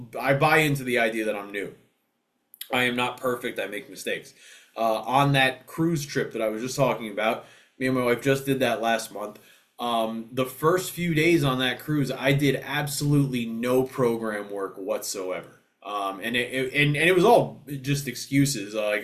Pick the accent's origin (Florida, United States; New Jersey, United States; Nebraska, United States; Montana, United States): New Jersey, United States; which I'm from Jersey, right outside of New York.